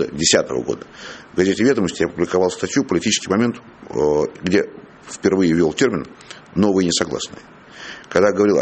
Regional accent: Moscow, Russia; Я как москвич.

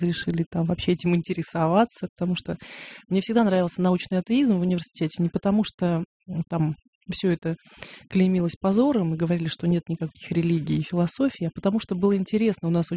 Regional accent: Kalmykia, Russia; я родом из Калмыкии.

